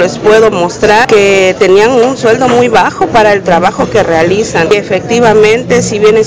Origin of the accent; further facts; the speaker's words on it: Medellín, Antioquia, Colombia; Estoy aquí, estoy dando la cara en Medellín. Soy originaria de Medellín.